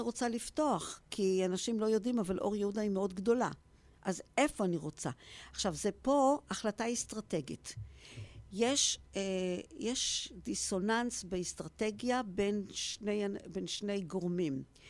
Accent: Ramat Gan, Tel Aviv District, Israel; אני למשל באה מרמת גן. אני רמת גנית.

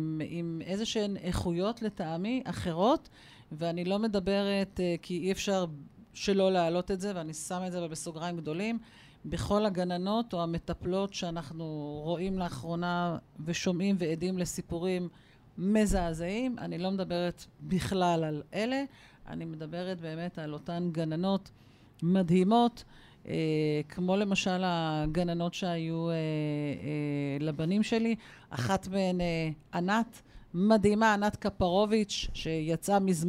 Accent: Kiryat Shmona, Northern District, Israel; הגן שלי כשהייתי ילדה קטנה בקריית שמונה

